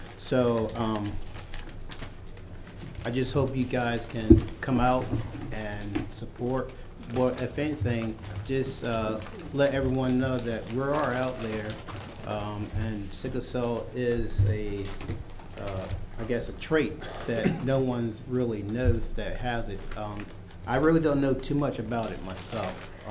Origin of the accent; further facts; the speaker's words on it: Berlin, Maryland, United States; I'm the president of Worcester County NAACP. But more or less, I was born and raised right here in Berlin, so it feels good just to come back to Berlin for a few.